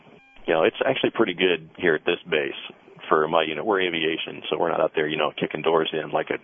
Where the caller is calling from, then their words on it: Iraq; There's a slight delay, you know, because I'm calling here from Iraq.